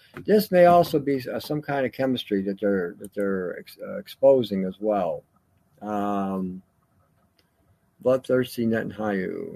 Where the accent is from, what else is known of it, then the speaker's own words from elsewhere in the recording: Canada; Canadians, we don't want to fight each other. What do we want to fight? We're Canadian.